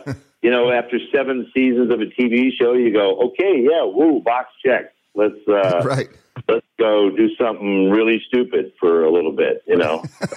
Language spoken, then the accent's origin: English; Detroit, Michigan, United States; I think I was inspired by Detroit, you know, where I'm from the Detroit area